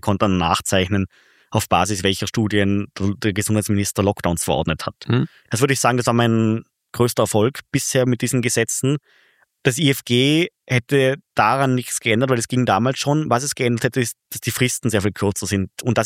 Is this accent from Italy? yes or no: no; Vorarlberg, Austria; weil ich mich einfach als Vorarlberger dafür interessiere.